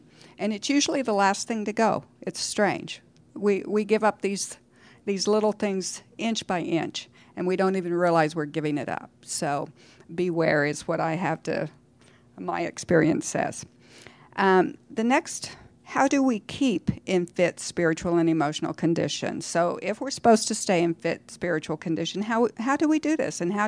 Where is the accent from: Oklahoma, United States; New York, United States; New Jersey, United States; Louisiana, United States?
Oklahoma, United States; now in North Carolina, United States; I'm Area 2, and I'm from Oklahoma. Right now, I'm living in North Carolina